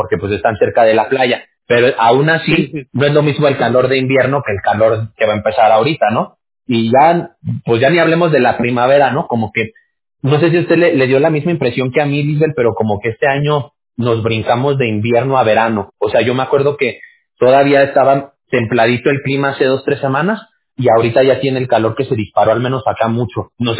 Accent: Mexico; Yo soy de México, mexicano yo soy.

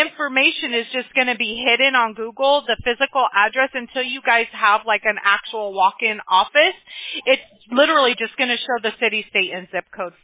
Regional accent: Apple Valley, California, United States; I grew up in Apple Valley, and I owned a house in Corona.

